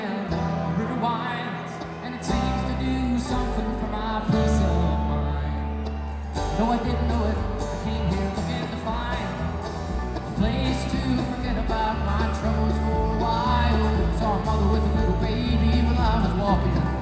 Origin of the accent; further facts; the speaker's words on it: Colorado, United States; Hi, I'm from Colorado. Nice to meet you.